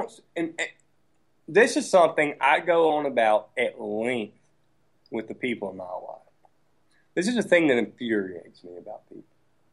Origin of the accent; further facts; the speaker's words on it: the South, United States; Hey, I remember I was 6 years old and you know, I'm from the South.